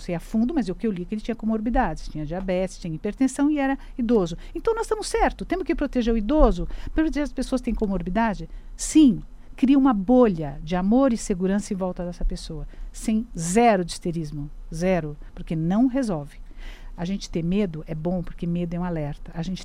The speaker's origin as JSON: {"language": "Portuguese", "country": "Brazil", "said": "Nós somos brasileiros, a gente é humano, a gente gosta do contato."}